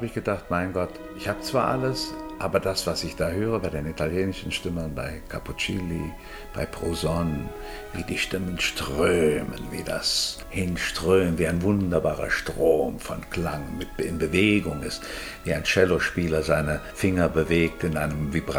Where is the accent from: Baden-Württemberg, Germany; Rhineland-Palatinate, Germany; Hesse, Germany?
Rhineland-Palatinate, Germany; Trier; man spürt die Herzlichkeit und das Zugewandte dieser Menschen und ich fühle mich extrem wohl in Trier